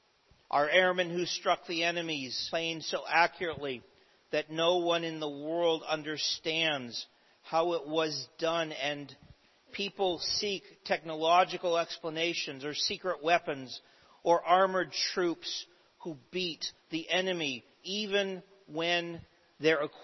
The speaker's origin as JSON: {"language": "English", "country": "Canada", "tie": "born or raised there", "said": "a system I am all too familiar with growing up in Canada."}